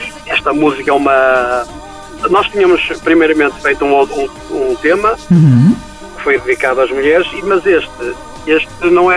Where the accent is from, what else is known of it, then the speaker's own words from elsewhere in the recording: Arcos de Valdevez, Norte, Portugal; Olha, eu sou de Arcos de Valdevez